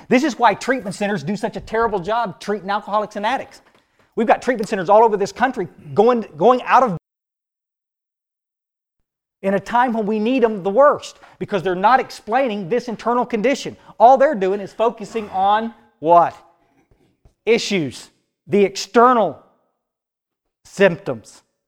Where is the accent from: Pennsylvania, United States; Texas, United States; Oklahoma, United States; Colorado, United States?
Texas, United States; I grew up here in the Hill Country, but I'd gone away in about 1973, I guess, to Houston